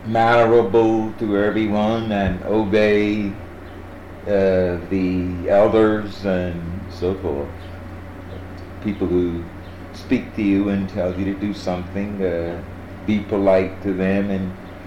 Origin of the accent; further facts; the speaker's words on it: Virginia, United States; born there; We were from the South. We lived in the South. I was born in Virginia. My mother was born in North Carolina and my father in South Carolina.